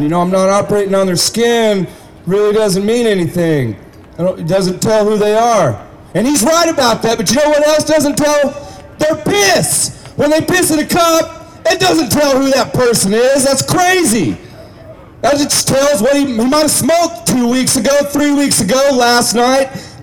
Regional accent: Oregon, United States; I'm from Oregon, and we just recently legalized in November, and it was freaking awesome.

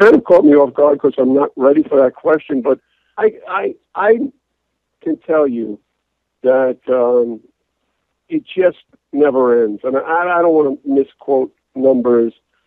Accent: New York City, New York, United States; accent: New York; you may tell from my accent that I'm originally a New Yorker.

